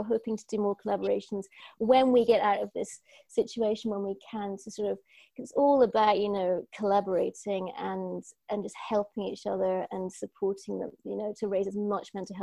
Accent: Scotland, United Kingdom; I'm a Scot

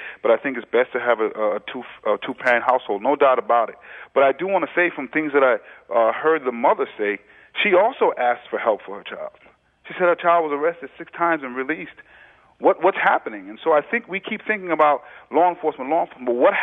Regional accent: New York City, New York, United States; Again, I grew up in New York City, and unfortunately, these kind of things happened.

